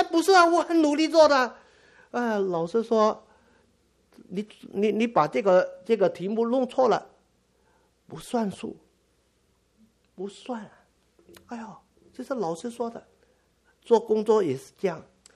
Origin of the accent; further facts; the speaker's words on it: China; 我特别我们是中国人啊，中国人都很注重这方面的啊